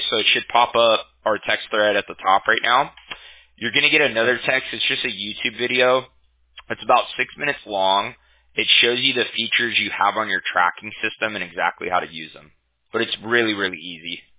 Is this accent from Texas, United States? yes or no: no; Huntington Beach, California, United States; Fountain Valley, California. I'm from Huntington Beach, specifically.